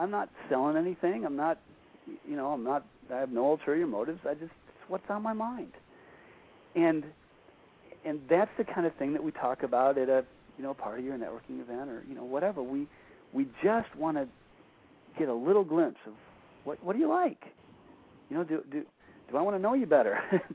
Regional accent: Flint, Michigan, United States; I grew up in Michigan. I grew up in a city that was the home of General Motors, a little city called Flint, Michigan.

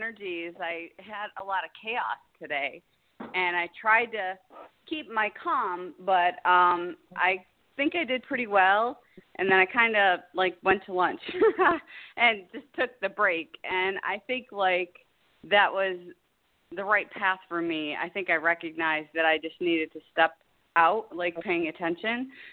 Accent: New York, United States; I'm from New York.

